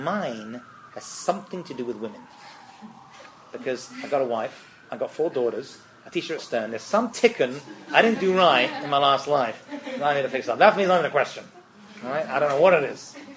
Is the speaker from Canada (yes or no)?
no; England, United Kingdom; And I'm from England.